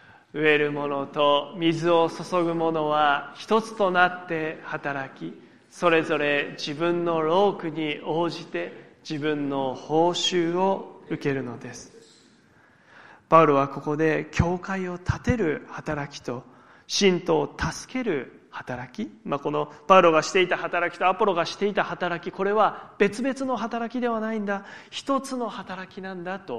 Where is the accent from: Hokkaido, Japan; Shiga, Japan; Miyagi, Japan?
Miyagi, Japan; まあ、私は地元が宮城なので